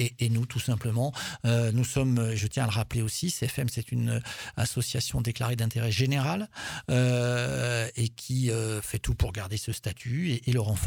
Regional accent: Caylus, Occitanie, France; moi je suis originaire de Keylus, un petit village du Tarn-et-Garonne.

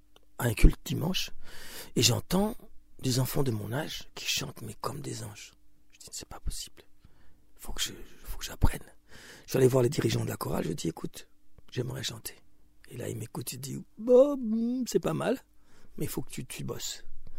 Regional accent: Bukavu, South Kivu, DR Congo; born there; Moi, je suis métisse parce que ma mère est rwandaise et mon père est congolais. Donc, je suis né à Bukavu, à l'Est.

